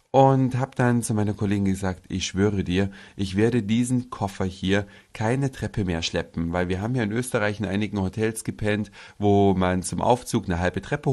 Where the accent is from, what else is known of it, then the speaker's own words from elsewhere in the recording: Hamburg, Germany; wo kommt ihr her? Ah, aus Hamburg.